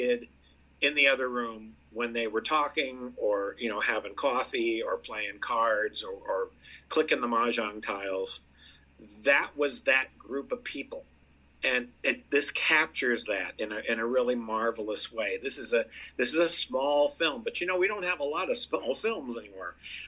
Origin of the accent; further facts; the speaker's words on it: Florida, United States; also born or lived in New York; You know, I was born in New York. I grew up in South Florida. I knew a lot of people like them, on various levels.